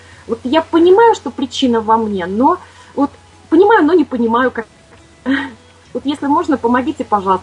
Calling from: Latvia; Я из Латвии, мне 52 года

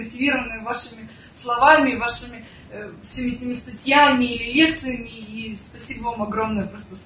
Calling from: Ukraine; Самое интересное, что я звоню вам с Украины, с далекой Украины.

